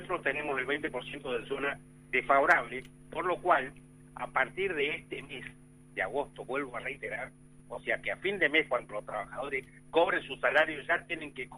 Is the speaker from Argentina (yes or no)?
yes; Patagonia, Argentina; hay muchas categorías laborales en el sector nuestro que somos patagónicos